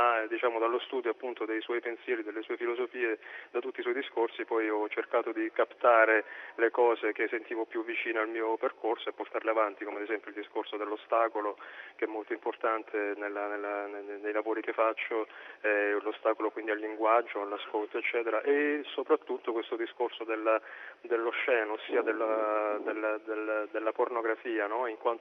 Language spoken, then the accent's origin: Italian; Apulia, Italy; quindi è della zona del Capo di Leuca, anzi precisamente di una quindicina di chilometri che separano il mio paese, che è Querita del Capo, l'ultimo paese del Capo, da Santa Maria di Leuca